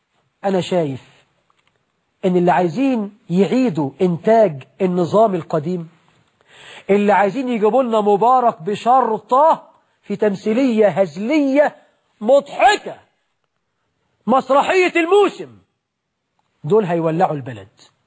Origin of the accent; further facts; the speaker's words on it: Egypt; وأسأل الله عز وجل أن يجعل بلدنا مصر أمنا أمانا رخاء سخاء